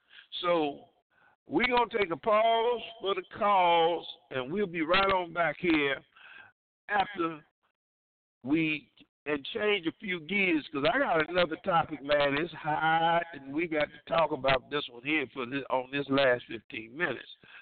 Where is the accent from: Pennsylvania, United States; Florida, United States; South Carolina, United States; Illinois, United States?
South Carolina, United States; Dillon; yeah, I'm from South Cackalacka, right there, Two Shoe Town, right there, south of the border. As soon as you hit the South Carolina line, you blinked your eye, country town, you missed it. Dillon, South Carolina.